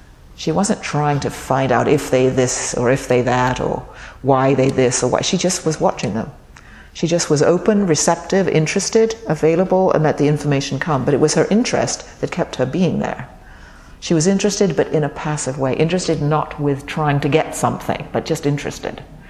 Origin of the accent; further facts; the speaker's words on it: England, United Kingdom; When I was growing up in England in the 50s, we English had a famous, world-famous race car driver